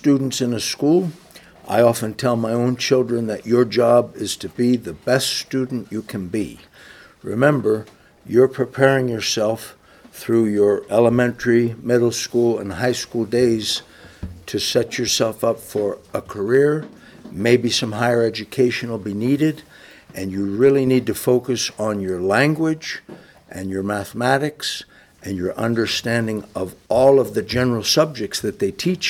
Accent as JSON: {"language": "English", "town": "Philadelphia", "region": "Pennsylvania", "country": "United States", "said": "Myself, I am from the Philadelphia area of Pennsylvania, and I have an Irish background."}